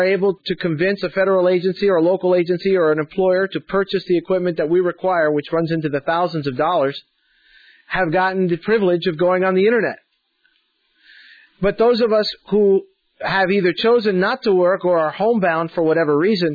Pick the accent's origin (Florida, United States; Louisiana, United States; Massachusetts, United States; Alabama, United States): Florida, United States; Miami; I grew up in Miami. Miami has a population of blind people of about 20,000.